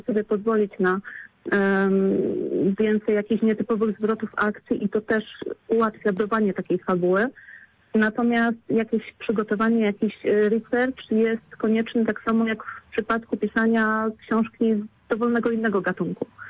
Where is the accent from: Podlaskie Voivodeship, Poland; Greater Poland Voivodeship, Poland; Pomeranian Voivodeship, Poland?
Greater Poland Voivodeship, Poland; Sieraków; to też wynika bardziej z miejsca, w którym się wychowywałam, w którym dorastałam. Był to Sieraków Wielkopolski i w latach 90., kiedy właśnie byłam dzieckiem